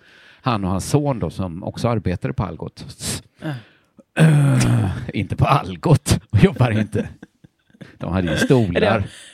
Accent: Borås, Västra Götaland County, Sweden; Jag vet inte hur mycket jag kan säga att jag är boråsare. Okej, mina formbaraste år hade jag verkligen Borås. Jag ser mig som att jag är från Borås.

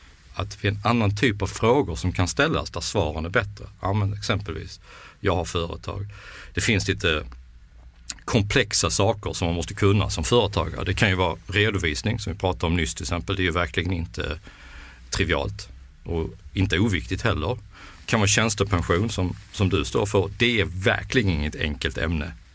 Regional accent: Skåne, Sweden; Ja, jag är skåning, så det kan inte skilja sig jättemycket, men lite skiljer sig.

